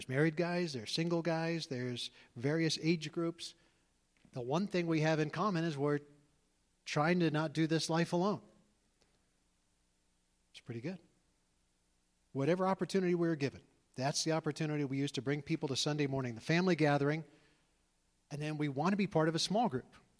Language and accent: English; New York, United States; born there; it was the hospital I was born in New York.